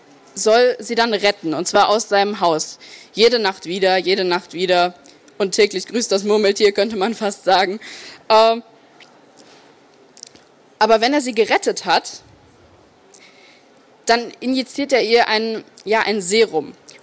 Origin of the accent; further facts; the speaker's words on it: Frankfurt am Main, Hesse, Germany; Ich komme aus Frankfurt am Main und habe gerade diese Woche mein Abitur geschrieben.